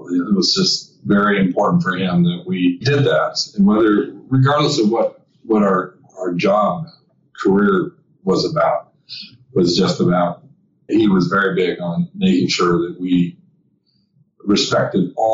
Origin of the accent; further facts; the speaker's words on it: Wyoming, United States; I grew up in Wyoming as kind of a ranch kid and could never have expected that I would move from a very rural, frontierish existence to big city life working around the globe.